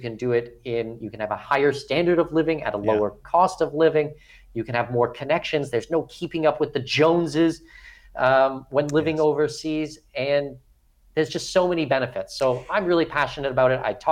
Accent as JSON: {"language": "English", "country": "Canada", "lives_now": "Panama", "said": "I'm Canadian with Danish heritage. My wife is from mainland China. Mm-hmm. I met her in Germany. We got married in Africa. My daughter was born in Abu Dhabi. Now we live in Panama full time"}